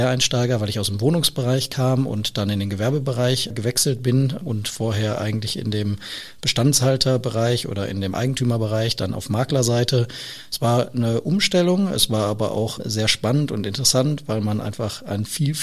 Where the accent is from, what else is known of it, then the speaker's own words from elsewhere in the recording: Essen, North Rhine-Westphalia, Germany; Ich komme aus Essen, bin in Essen geboren, aufgewachsen und lebe immer noch in Essen. Ich schätze das Ruhrgebiet sehr, bin sehr heimatverbunden